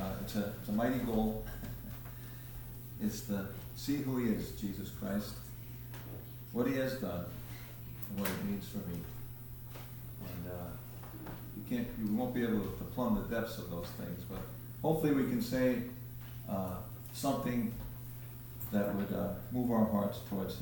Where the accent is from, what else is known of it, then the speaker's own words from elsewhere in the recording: Bronx, New York, United States; Some of you know, I grew up in the Bronx with two brothers and had a loving family.